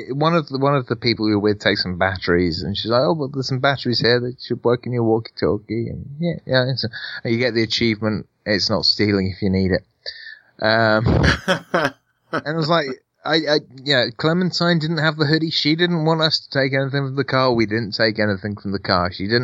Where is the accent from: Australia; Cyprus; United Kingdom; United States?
United Kingdom; let's face it, I'm British and I have a stiff upper lip.